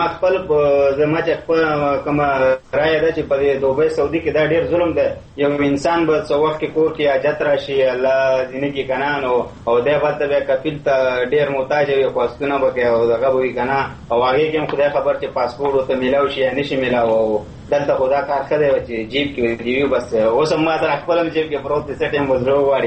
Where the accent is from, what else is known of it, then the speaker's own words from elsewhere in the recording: Peshawar, Khyber Pakhtunkhwa, Pakistan; now in Kuala Lumpur, Malaysia; زه جی پېښور یم.